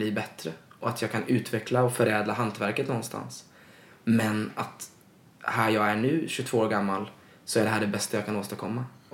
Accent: Stenungsund, Västra Götaland County, Sweden; jag kom ju från Stenungsund då, en mindre stad eller en tätort ska man väl säga, med allt vad det innebär

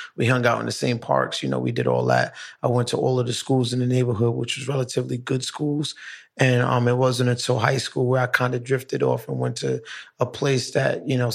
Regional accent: Brooklyn, New York, United States; I'm from downtown Brooklyn. My father's from Nigeria and my mother's from like North Carolina, something like that. But she was born in the Bronx.

